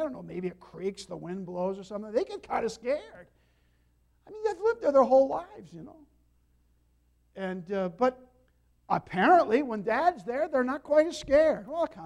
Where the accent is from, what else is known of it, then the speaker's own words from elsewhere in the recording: New Jersey, United States; My wife and I, who you know is from North Adams, I'm from New Jersey, fell in love, wanted to get married